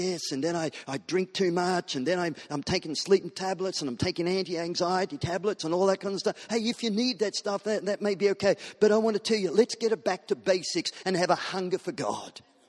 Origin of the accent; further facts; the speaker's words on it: New South Wales, Australia; I'm a Christian and I'm from New South Wales.